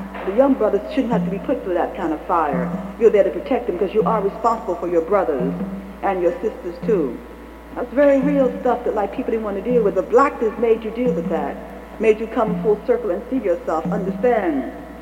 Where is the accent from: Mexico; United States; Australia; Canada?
United States; New York City, New York; I grew up in New York City, and I never knew anything about myself as a black person.